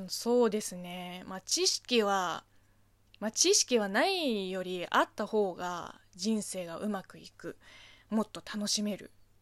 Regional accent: China; Japanese is a second language; now in Japan; 。この番組は中国生まれ中国育ちの私 … がリスナーさんの質問に答えていく

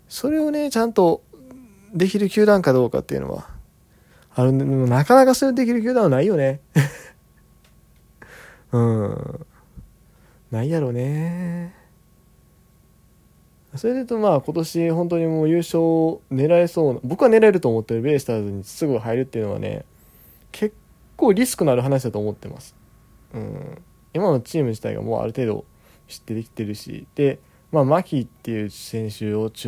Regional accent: Kansai, Japan; 地元関西ですけど

